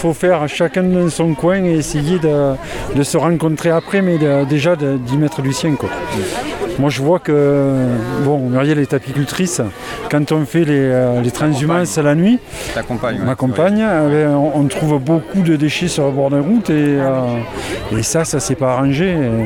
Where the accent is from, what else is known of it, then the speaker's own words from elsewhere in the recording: Les Bondons, Occitanie, France; Je viens des Bondons.